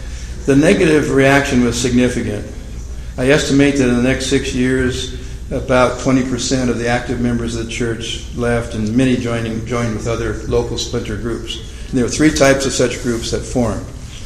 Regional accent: Michigan, United States; elders from Michigan, my home state

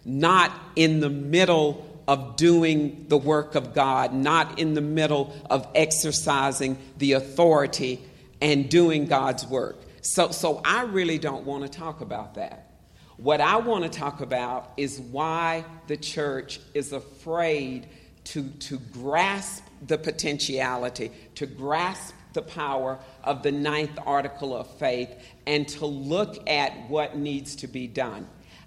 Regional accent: the South, United States; As you can see, I'm a black woman. I am 58 years old. I grew up in the South.

